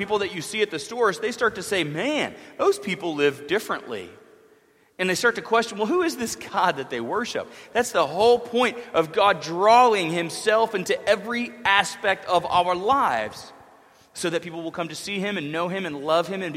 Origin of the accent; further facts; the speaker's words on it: the South, United States; I'm from the South.